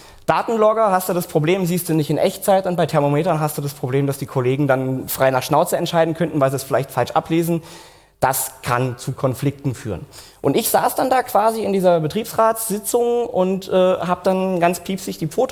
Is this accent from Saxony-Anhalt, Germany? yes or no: yes; Saxony-Anhalt, Germany; 21 Jahre alt, ich komme so aus der Ecke Dessau-Magdeburg.